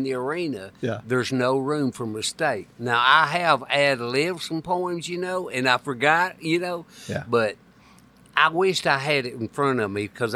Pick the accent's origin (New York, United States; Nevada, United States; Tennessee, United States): Tennessee, United States; He's one of the ones that nicknamed me … because I was from Tennessee.